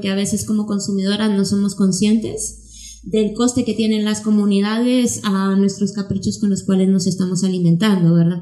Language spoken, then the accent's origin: Spanish; Guatemala; Yo vengo de Guatemala, que es una tierra que desde la colonia